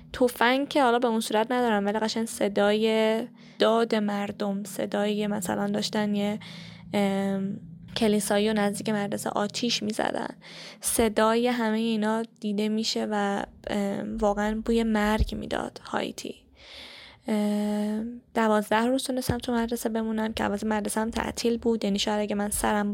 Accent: Iran; رئیس سفارت بعد اینکه متوجه شد من ایرانیم به من دست داد

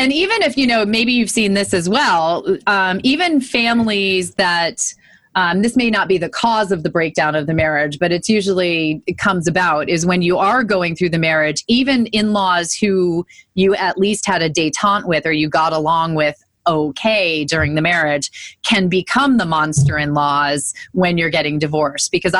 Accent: Scotland, United Kingdom; Well, in my family, it's we're all Scottish

